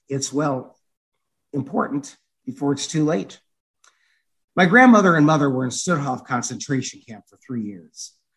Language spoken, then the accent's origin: English; United States; born there; After all, I was born in America. My life was different.